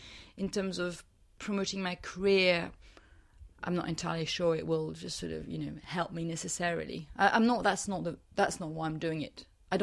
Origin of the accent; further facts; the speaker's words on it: France; You know, I'm from France.